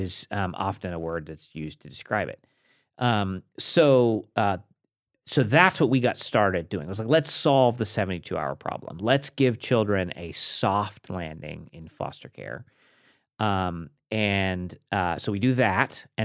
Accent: West Virginia, United States; moved away; Yeah, grew up on the East Coast. So like I say, my family's West Virginians, back six generations. My immediate family, my two brothers, my parents and I are the first decks since coming from the old country to leave West Virginia.

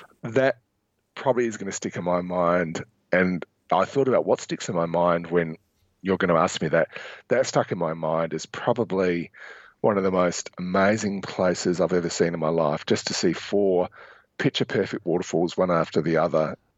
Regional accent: Australia; as an Australian, you just say billabong and you know what it is without actually the explanation.

